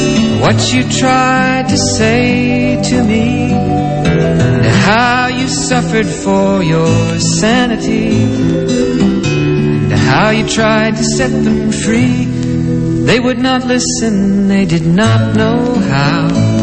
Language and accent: Italian; Pietrasanta, Tuscany, Italy; born there; Io sono nato a Pietrasanta, un luogo tradizionalmente... artistico, dove marmo e il bronzo si fondono insieme da tantissimi anni.